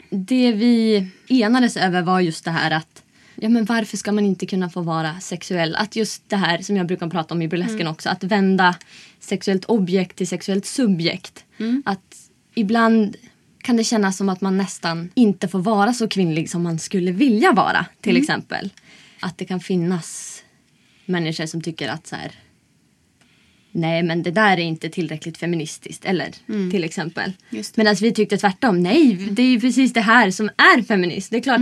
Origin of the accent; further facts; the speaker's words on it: Umeå, Västerbotten County, Sweden; Och sen så flyttade jag hem till Umeå en sväng. Jag kommer från Umeå.